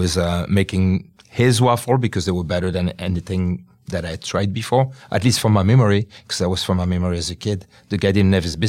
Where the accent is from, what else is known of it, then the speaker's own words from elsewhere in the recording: Wallonia, Belgium; so I grew up near Liège, where the waffles originate, and there is a small city called Vise, where I would go with my mom as a kid